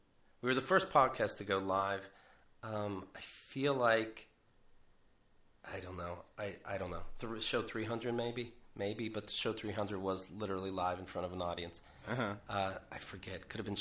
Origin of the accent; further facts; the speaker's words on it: Pennsylvania, United States; in my hometown, where I'm from the country, close to Pittsburgh, but definitely the country, where I get reverse claustrophobia when I go back.